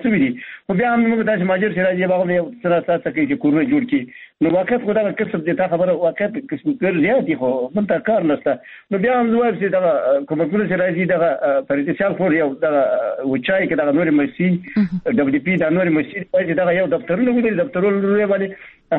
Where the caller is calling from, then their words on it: Baghlan, Afghanistan; بغلان مې تماس نیول